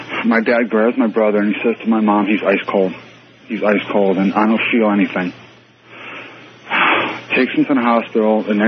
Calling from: Fairborn, Ohio, United States; I'm calling from Fairborn, Ohio.

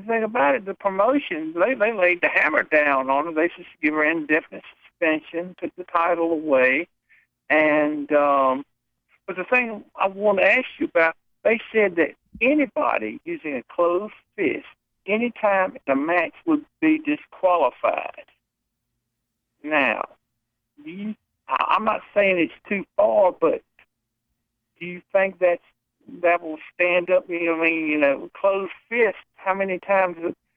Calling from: Virginia, United States; from Virginia.

